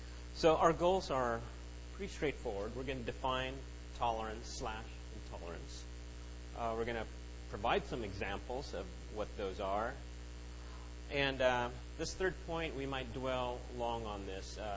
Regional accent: Philippines; moved away; I'm from the Philippines. I consider still, you know, the Philippines a big part of my life, even though I've been here a long time, more here than the Philippines.

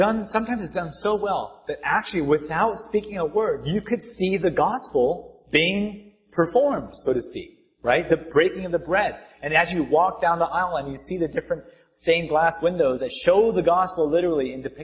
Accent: United States; this is me speaking as someone born and raised in America, evangelical Christian, you know, 75% of my life now.

